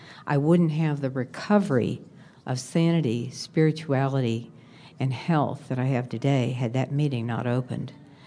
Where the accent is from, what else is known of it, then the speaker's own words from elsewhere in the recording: Missouri, United States; I'm a compulsive eater, and I'm from Missouri.